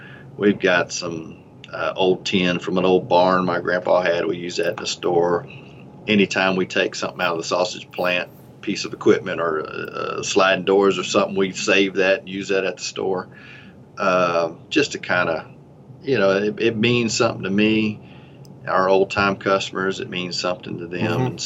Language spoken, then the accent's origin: English; Elgin, Texas, United States; now in Bastrop, United States; I actually live in Bastrop, and I grew up in Elgin, of course, lived in Elgin my whole life